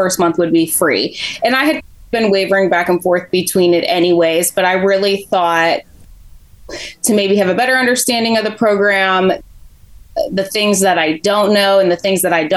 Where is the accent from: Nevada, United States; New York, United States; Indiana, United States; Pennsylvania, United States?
Pennsylvania, United States; Pittsburgh; So I am 33, born and raised in Pittsburgh, still living here.